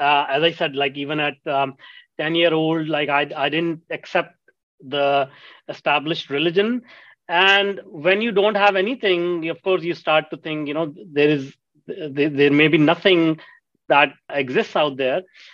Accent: India; English is a second language; You know, I was raised in India, and India is a very, of course, the society is entrenched in religion

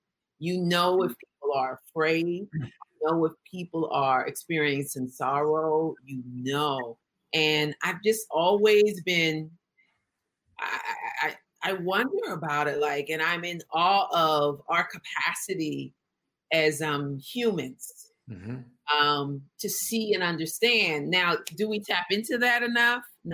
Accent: California, United States; moved away as an adult; also born or lived in Washington, D.C.; now in New York, United States; I'm from the West Coast. I'm from the Bay Area in California. I've been in New York 20 years, lived in DC before that.

